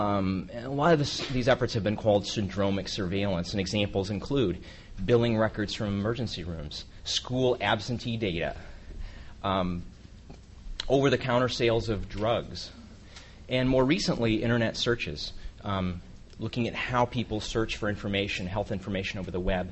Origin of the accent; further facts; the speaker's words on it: Iowa, United States; So I'm from Iowa, and Iowa is famous for probably lots of things